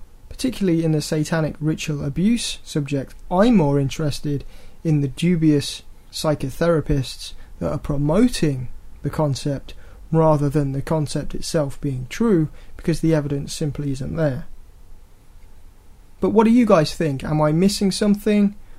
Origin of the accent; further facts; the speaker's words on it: United Kingdom; I know I'm British, sometimes I forget that.